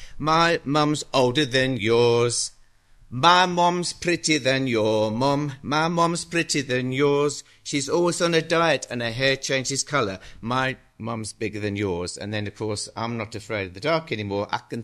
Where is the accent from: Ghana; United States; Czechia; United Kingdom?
United Kingdom; England; The background to this is that, as you probably know, I grew up in England.